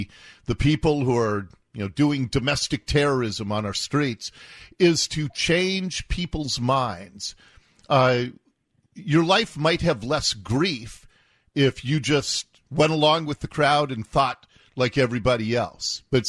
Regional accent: Seattle, Washington, United States; like you, I grew up here in Seattle, and it scares me to death to see what's happening to our city.

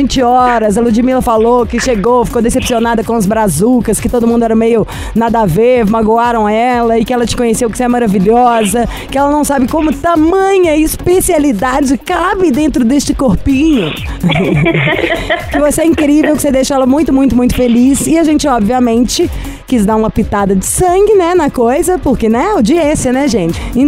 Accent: São Paulo, Brazil; Eu sou de São Paulo, tô passando aqui uma temporada em Olinda, tô fazendo um curso

